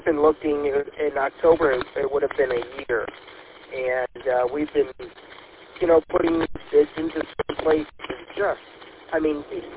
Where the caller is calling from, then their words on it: Commerce Township, Michigan, United States; Yeah, I'm in Commerce Township, and so I'm not sure what repeater I'm on, to be honest with you right now. I'm coming in from Rose Township.